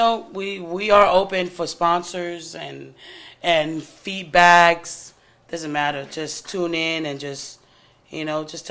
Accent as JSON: {"language": "English", "country": "Tonga", "tie": "born or raised there", "said": "I was saying how growing up in Tonga, there was no such thing as discipline."}